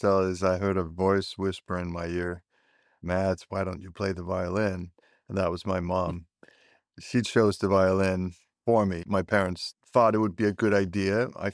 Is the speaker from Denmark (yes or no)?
yes; Hellerup, Capital Region of Denmark, Denmark; English is a second language; I grew up in Hellerup, the suburb to Copenhagen. It's a little bit north of the city and very safe and pure.